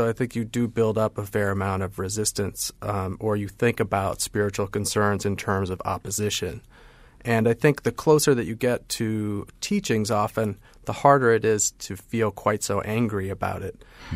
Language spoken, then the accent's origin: English; Salt Lake City, Utah, United States; it's clear that growing up in Salt Lake influenced my curiosity about this church